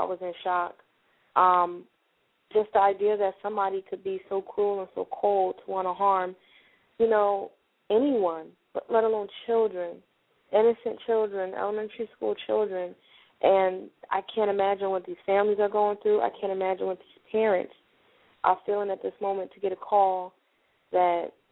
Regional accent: New Jersey, United States; Well, I'm from Jersey, but I'm calling from Maryland.

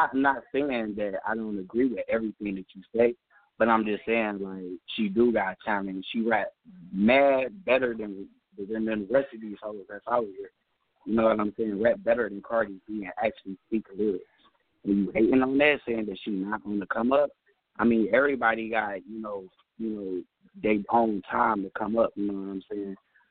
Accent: Detroit, Michigan, United States; now in Washington, United States; I'm calling from D.C., but I'm from Detroit, Michigan, actually.

